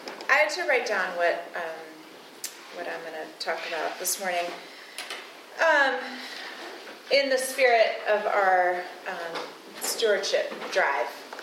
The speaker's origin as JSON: {"language": "English", "town": "Atlanta", "region": "Georgia", "country": "United States", "tie": "born or raised there", "also_born_or_lived": "New Hampshire", "said": "I come because that is what we did growing up in Atlanta, where everyone went to church, and later in New Hampshire."}